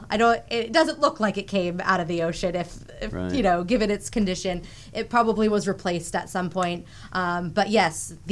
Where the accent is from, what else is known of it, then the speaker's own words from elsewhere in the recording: Maine, United States; growing up in Maine, have very distinct memories. My grandfather would help a buddy lobster fish off the coast of Port Clyde